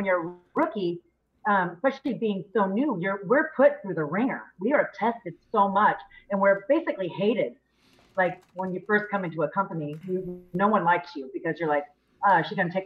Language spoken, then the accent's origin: English; Rialto, California, United States; I grew up in California, in San Bernardino. Rialto, if you will.